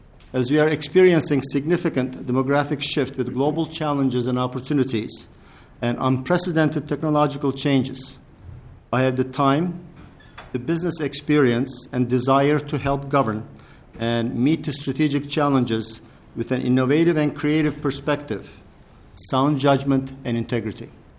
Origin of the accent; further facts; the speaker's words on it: Turkey; also born or lived in Yugoslavia; I was born in Yugoslavia and raised in Turkey and went to a college called Boğaziçi University, and it was the only American college at the time called Robert College, and graduated with a mechanical engineering degree.